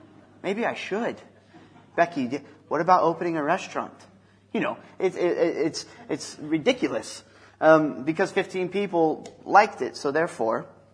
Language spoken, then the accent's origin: English; United States; obviously I'm American, so that helps.